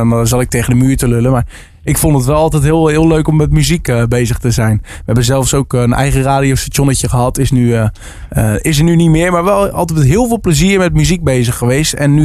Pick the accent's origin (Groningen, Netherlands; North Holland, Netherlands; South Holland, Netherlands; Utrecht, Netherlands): South Holland, Netherlands; Capelle aan de IJssel; Ik kom uit Capelle aan de IJssel. Ik ben woonachtig ook in Capelle aan de IJssel. Ik ben 20 jaar